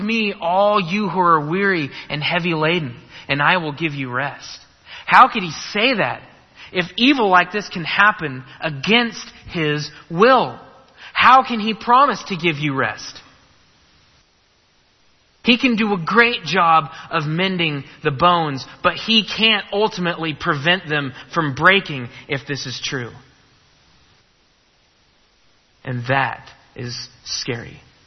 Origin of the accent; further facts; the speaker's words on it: California, United States; Because I am from California, the most starving I've ever been is the youth group's 36-hour famine.